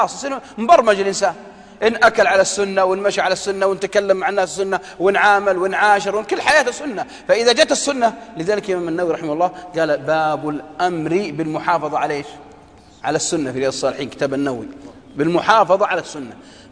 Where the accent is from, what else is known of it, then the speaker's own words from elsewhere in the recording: Saudi Arabia; وهذه عندنا في السعودية